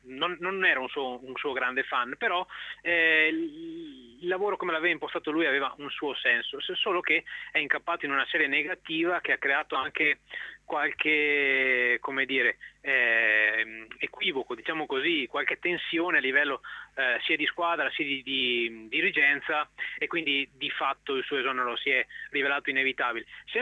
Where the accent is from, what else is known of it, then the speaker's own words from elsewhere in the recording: Veneto, Italy; Sono un veneto però, impiantato in Emilia, ormai da 10 anni.